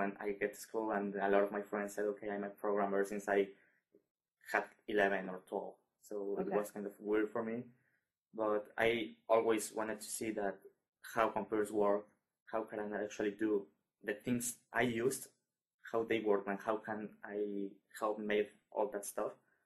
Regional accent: Mexico; English is a second language; Okay, so I am from Mexico.

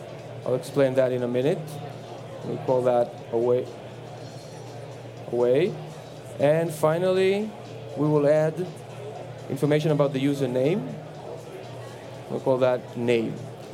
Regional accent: Israel; So I'm from Israel, I'm in Seattle right now, this is pretty far away.

